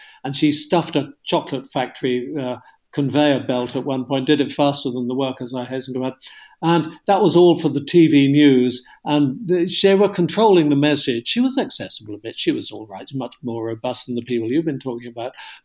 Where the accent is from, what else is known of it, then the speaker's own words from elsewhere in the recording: South West England, United Kingdom; I come from Cornwall and I always like to go out into the sticks, as you metropolitans would say.